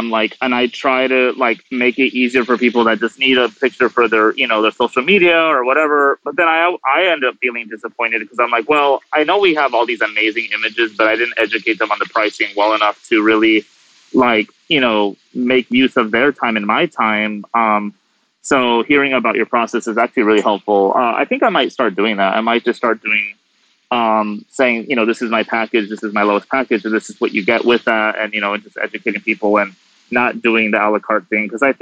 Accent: Los Angeles, California, United States; I'm from Los Angeles, and I'm a portrait photographer.

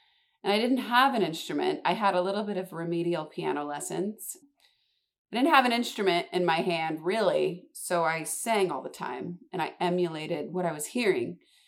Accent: Seattle, Washington, United States; I was raised in Seattle area by two music educators

